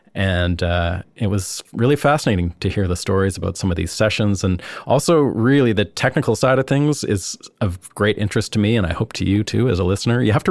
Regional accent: Canada; it's sort of more of the fabric of society there than it is where I'm from in Canada.

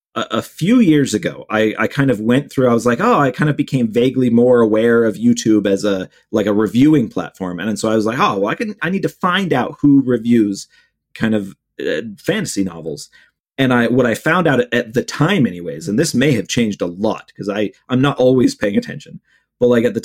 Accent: Cleveland, Ohio, United States; moved away as an adult; Oh, okay. Cause I'm from Cleveland and I moved away, middle of 2016.

